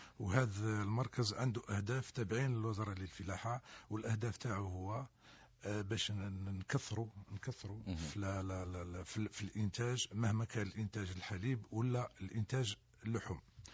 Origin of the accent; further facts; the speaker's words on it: Algeria; السلالة المحلية اللي عندنا في الجزائر